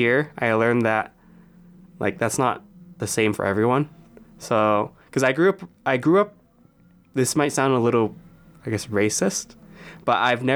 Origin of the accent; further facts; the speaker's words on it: Westminster, California, United States; I'm from Southern California, Orange County. So I live near Disneyland and every now and then I could see fireworks for free.